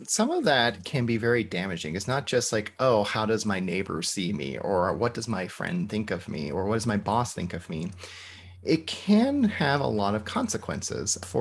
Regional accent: Georgia, United States; I said, the US. It's like, no, no, no, where are you from? I said, Georgia.

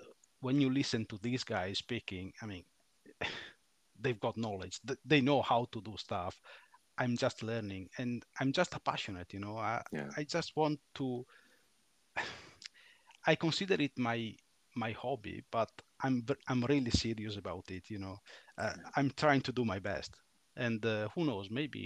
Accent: Ferrara, Emilia-Romagna, Italy; I'm from Ferrara, so it is a northeast, let's say midway between Bologna and Venice, let's say.

